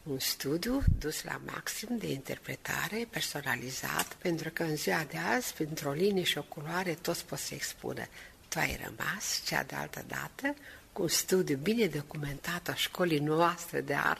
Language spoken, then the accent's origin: Romanian; Moldavia, Romania; Sunt moldoveancă și nu mă desmin